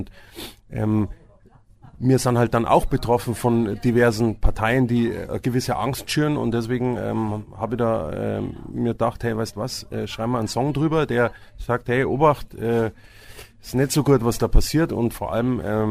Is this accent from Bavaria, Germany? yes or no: yes; Bavaria, Germany; Ja, also tatsächlich, ich bin ja ein echter Bayer, also von dem her